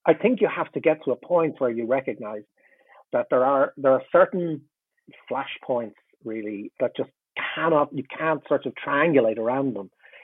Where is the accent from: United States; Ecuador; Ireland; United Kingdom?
Ireland; like, I'm in Ireland, I'm Irish.